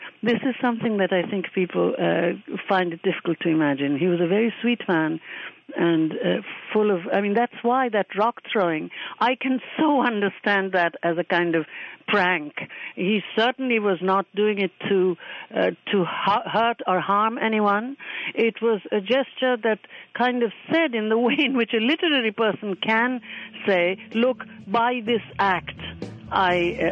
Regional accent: India; and indeed as an Indian, I have very strong feelings about this

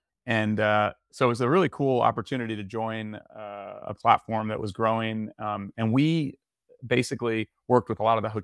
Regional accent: Tallahassee, Florida, United States; And I'm from Tallahassee, Florida

